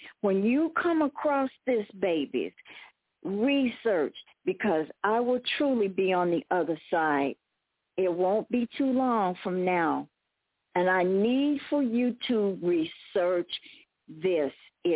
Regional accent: Phoenix, Arizona, United States; born there; I was born in Maricopa County, one of the most racist states, meaning Arizona. Phoenix, Arizona is Maricopa County.

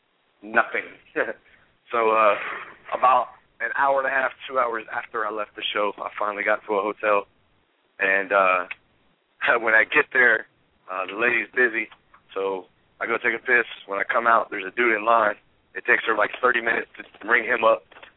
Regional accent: Atlanta, Georgia, United States; I'm from Atlanta. That's not the first ghetto sled I've ever seen.

